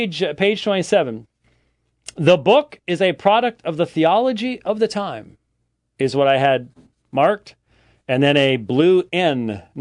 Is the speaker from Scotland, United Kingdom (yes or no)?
yes; Scotland, United Kingdom; I don't get rid of anything. I'm Scottish. They're still in my library.